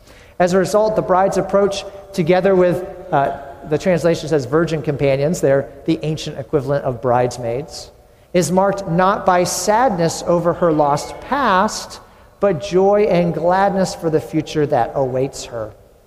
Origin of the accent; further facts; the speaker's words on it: New England, United States; I grew up in New England, so you know, you could not achieve that in New England, right?